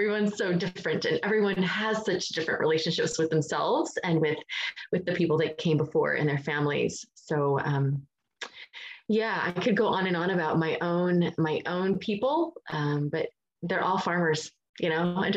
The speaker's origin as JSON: {"language": "English", "region": "Indiana", "country": "United States", "tie": "born or raised there", "said": "I'm just a Midwest farm girl, I guess. I'm born and raised in Indiana, and I am the mother of four incredible kids and ages 15 to 22."}